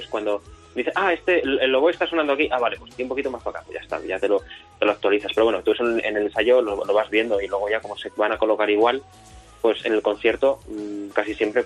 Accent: Salamanca, Castile and León, Spain; porque soy de Salamanca, pues mira, sería un placer muy grande.

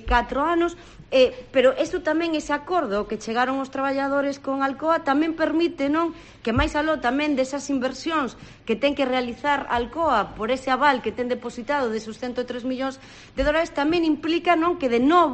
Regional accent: Galicia, Spain; eu, que son veciña da Mariña, que vivín toda a miña vida na Mariña

